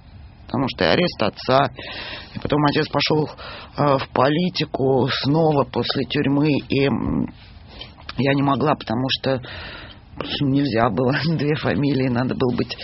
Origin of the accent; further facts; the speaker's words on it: Moscow, Russia; Несмотря на то, что я москвичка коренная, это мой город, это моя страна.